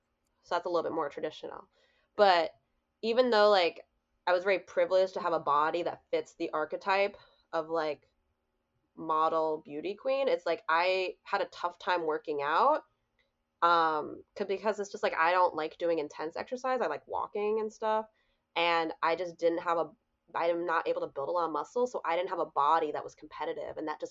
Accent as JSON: {"language": "English", "region": "Virginia", "country": "United States", "tie": "born or raised there", "said": "So you and I grew up in the Washington, D.C. area. We grew up in Northern Virginia, which is a very diverse area."}